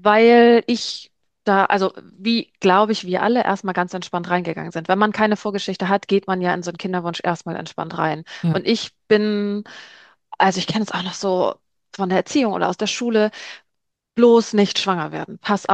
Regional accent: Bredstedt, Schleswig-Holstein, Germany; ich komme aus Bredstedt, das ist kurz vor der dänischen Grenze, also Schleswig-Holstein ganz, ganz hoch im Norden

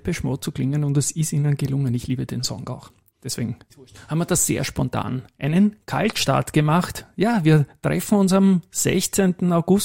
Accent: Austria; wir in Österreich da leider nicht dabei sind als Österreicher.

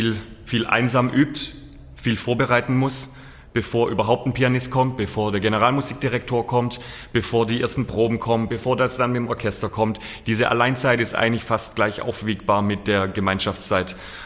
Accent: Heilbronn, Baden-Württemberg, Germany; Also ich komme direkt aus der Region Heilbronn.

